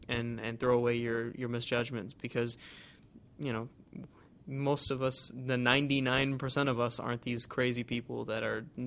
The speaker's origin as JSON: {"language": "English", "country": "United States", "said": "I am an American, for definitely and 100%"}